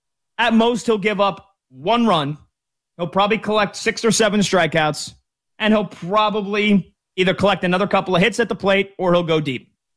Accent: New Jersey, United States; And I'm from Central New Jersey, and I live in the, you know, lived in the New York City area.

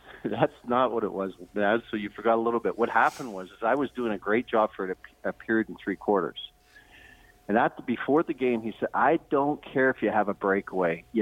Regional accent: Edmonton, Alberta, Canada; So obviously as a young boy growing up in Edmonton, my dream had come true.

